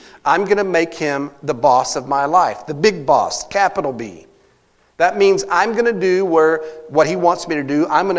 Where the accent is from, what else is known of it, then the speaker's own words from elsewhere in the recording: Texas, United States; a lot of y'all know that I'm from Texas, and for a while I was a youth pastor down there.